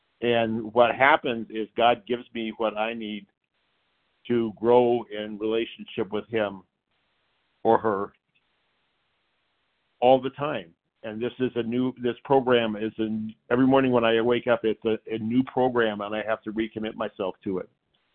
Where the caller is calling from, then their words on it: Aurora, Colorado, United States; from Aurora, Colorado.